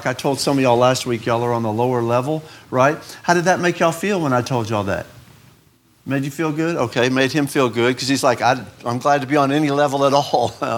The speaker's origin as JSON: {"language": "English", "town": "Houston", "region": "Texas", "country": "United States", "tie": "born or raised there", "said": "I liked growing up in Houston. I'm glad I grew up the way I did in the city."}